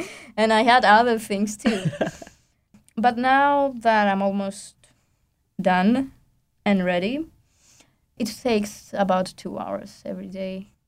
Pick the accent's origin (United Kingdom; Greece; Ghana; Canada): Greece; English is a second language; now in Fairbanks, United States; That's my second semester here. And I'm from Greece, and that's the first time I've been in the US